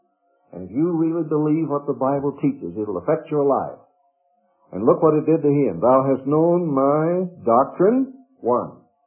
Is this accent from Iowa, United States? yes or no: yes; Iowa, United States; I grew up in Iowa on hog meat and taters.